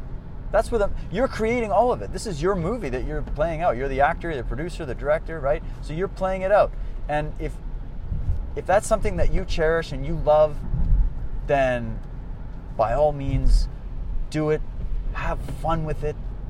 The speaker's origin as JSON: {"language": "English", "country": "Canada", "tie": "born or raised there", "said": "I was raised in Canada. I was raised here and I was raised with the tradition of Christmas. And I was raised mostly, my parents were more on the Christian bent."}